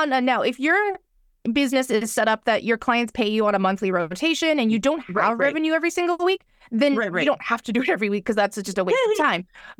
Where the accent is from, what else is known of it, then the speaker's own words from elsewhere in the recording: Canada; I'm Canadian